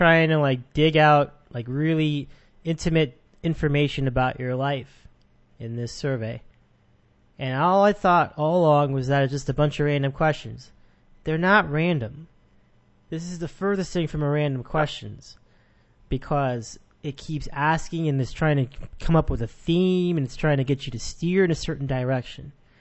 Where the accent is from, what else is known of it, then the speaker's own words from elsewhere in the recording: Oxnard, California, United States; I grew up in Oxnard.